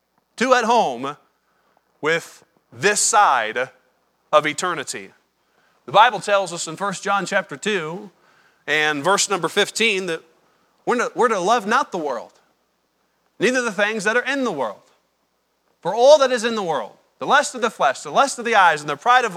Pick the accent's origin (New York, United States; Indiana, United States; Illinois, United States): Indiana, United States; because where I grew up, I grew up in Indiana, okay? Nobody comes from halfway around the world to come to Indiana, okay?